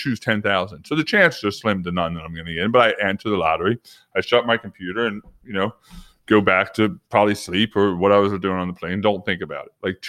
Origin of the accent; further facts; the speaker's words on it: New York, United States; I'm from New York. I run the New York City Marathon.